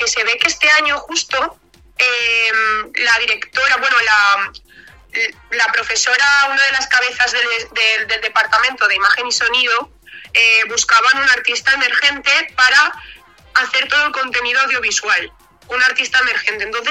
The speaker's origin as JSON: {"language": "Spanish", "region": "Valencian Community", "country": "Spain", "first_language": "Valencian", "second_language": "Spanish", "said": "es un tema en valenciano, en mi lengua materna, ¿no?"}